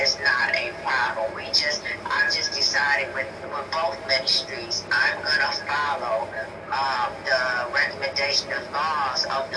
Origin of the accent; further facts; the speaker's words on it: Michigan, United States; now in Florida, United States; I am not originally from Florida. I am originally from Michigan, but I've been down here about 8 years.